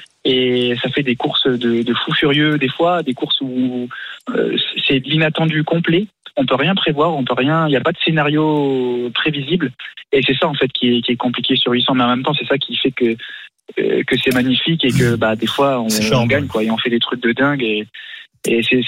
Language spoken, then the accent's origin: French; Agen, Nouvelle-Aquitaine, France; Agen. Précisément Preissas.